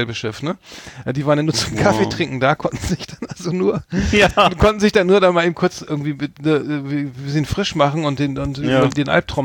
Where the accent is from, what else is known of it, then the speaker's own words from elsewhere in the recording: Northern Germany, Germany; wenn du als Norddeutscher nach Garmisch-Partenkirchen kommst